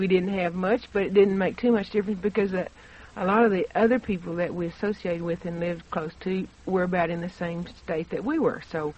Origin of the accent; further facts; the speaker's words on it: Midland, Texas, United States; now in New York City, United States; I come originally from Midland, Texas, which is in the western part of the state